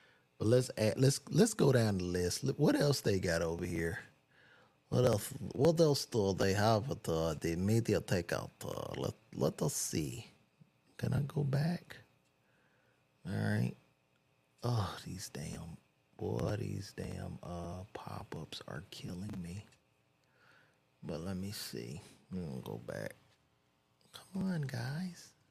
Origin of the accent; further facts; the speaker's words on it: Chicago, Illinois, United States; And I grew up in Chicago where one of the brothers was from